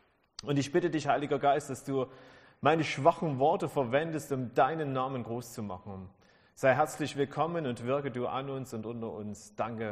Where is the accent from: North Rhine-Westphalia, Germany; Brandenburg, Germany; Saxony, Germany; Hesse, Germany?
Saxony, Germany; Leugersdorf; Ich komme aus Leugersdorf. Das liegt ja Richtung Stolberg raus, so auf der anderen Seite von Chemnitz. Bin verheiratet seit fast 25 Jahren mit einer tollen Frau.